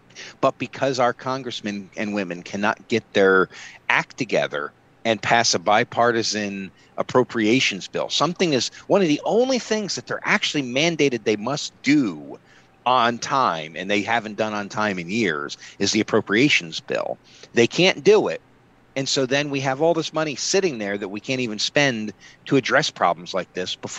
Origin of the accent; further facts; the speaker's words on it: Pennsylvania, United States; In my home state of Pennsylvania, we had that bridge collapse in Pittsburgh the other day